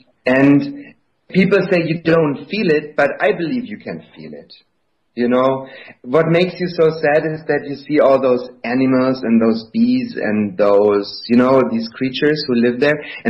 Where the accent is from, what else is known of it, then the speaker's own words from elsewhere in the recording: Berlin, Germany; I'm from Berlin